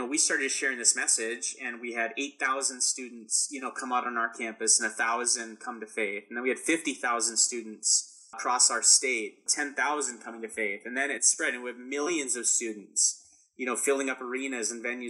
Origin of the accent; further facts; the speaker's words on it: North Dakota, United States; Yeah, I'm from North Dakota, you know, which I know is a common vacation spot for many people.